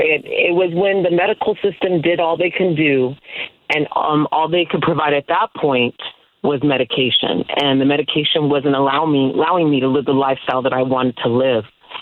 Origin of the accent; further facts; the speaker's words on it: Stockton, California, United States; So I grew up in Stockton, California, around a lot of different first generation immigrants.